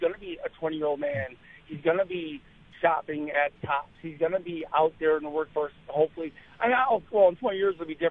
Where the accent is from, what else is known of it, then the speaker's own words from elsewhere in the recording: Black Rock, United States; now in Iowa City, United States; and I grew up in Black Rock, and I don't know, maybe I was so stupid because there was no diversity